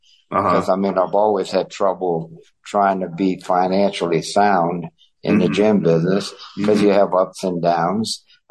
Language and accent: English; New Orleans, Louisiana, United States; I grew up in New Orleans area, west bank of the river, yeah.